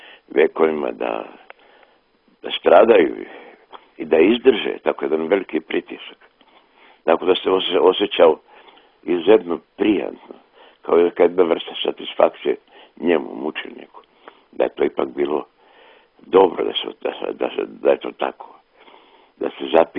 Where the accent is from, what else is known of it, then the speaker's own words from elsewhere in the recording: Drvar, Federation of Bosnia and Herzegovina, Bosnia & Herzegovina; Ja sam odrastao u Grahovi u Drvaru gdje je crkva bila zatvorena, zakovana